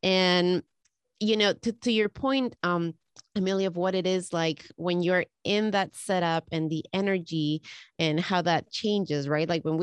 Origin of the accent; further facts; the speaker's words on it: Ecuador; now in United States; I'm from Ecuador.